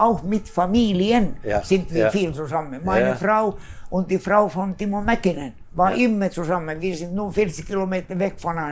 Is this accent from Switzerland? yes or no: no; Sweden; first language Swedish; German is a second language; Schwedisch ist meine Muttersprache